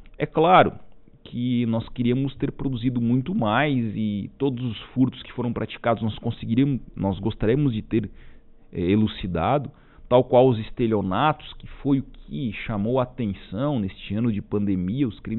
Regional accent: Turvo, Santa Catarina, Brazil; eu sou natural de Turvo. É uma cidade que trabalha com arroz

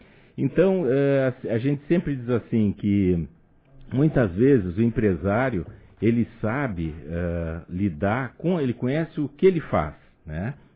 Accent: Rio Grande do Sul, Brazil; now in Santa Catarina, Brazil; Porque eu sou do Rio Grande do Sul.

